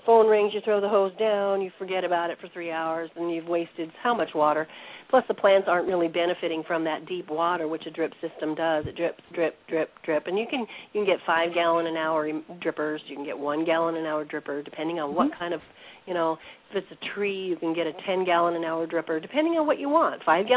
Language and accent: English; Nevada, United States; I'm from Nevada